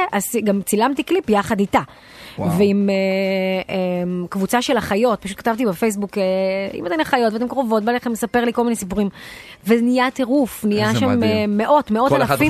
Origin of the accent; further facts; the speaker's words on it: Haifa, Haifa District, Israel; now in Tel Mond, Israel; אנחנו גדלנו, נולדנו בחיפה כולנו, ועברנו לקריית חיים.